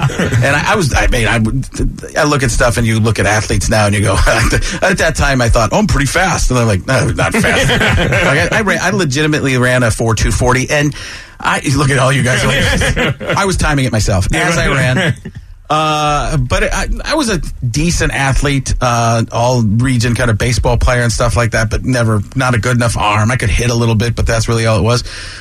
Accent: Midwest, United States; Everywhere out on this side of the country, because I grew up in the Midwest and everything's like, okay.

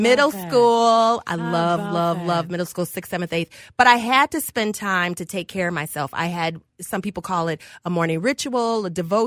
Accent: Detroit, Michigan, United States; I'm from Detroit, Michigan. I'm the last of eight kids. My parents are from America's Georgia. My dad and mom moved up to Detroit when Henry Ford opened the first plant.

